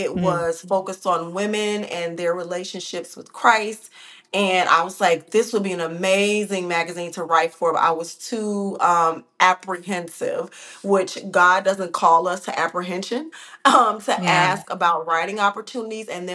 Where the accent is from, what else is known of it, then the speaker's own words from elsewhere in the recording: Chicago, Illinois, United States; Okay, so I was born and raised in Chicago, did my undergrad and graduate here.